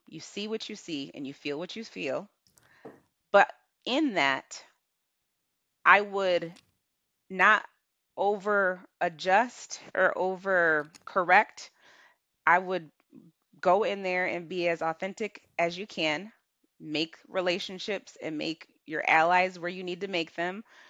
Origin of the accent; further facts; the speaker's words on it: Hartford, Connecticut, United States; And my style is not like, you know, how we grew up in Hartford.